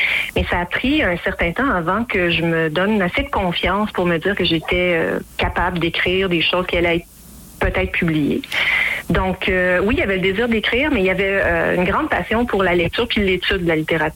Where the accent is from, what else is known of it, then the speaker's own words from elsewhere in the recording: Sherbrooke, Quebec, Canada; Oui, je suis originaire de l'Estrie. Je suis née à Sherbrooke.